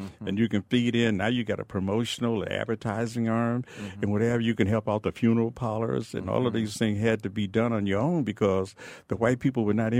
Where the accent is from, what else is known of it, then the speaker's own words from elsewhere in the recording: Michigan, United States; I grew up in the Jeffries. I spent 5 years in the Jeffries Projects.